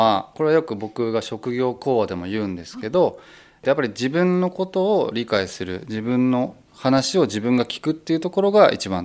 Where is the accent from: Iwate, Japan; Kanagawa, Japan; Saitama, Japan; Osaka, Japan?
Kanagawa, Japan; Fujisawa; 地元藤沢